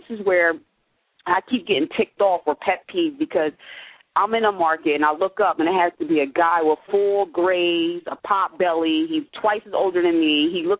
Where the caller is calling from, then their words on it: Philadelphia, Pennsylvania, United States; Currently, I'm calling from Philadelphia.